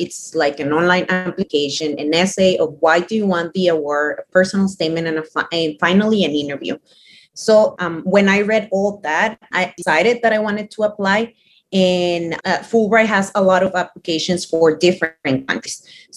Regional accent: Ciudad Juarez, Chihuahua, Mexico; also born or lived in El Paso; I was born in El Paso, Texas, but raised in Ciudad Juarez, and that basically influenced me a lot into studying forensic anthropology.

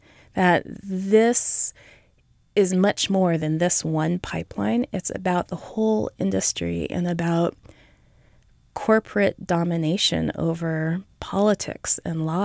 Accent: Seattle, Washington, United States; You know, growing up in Seattle, we're a very middle-of-the-road weather people.

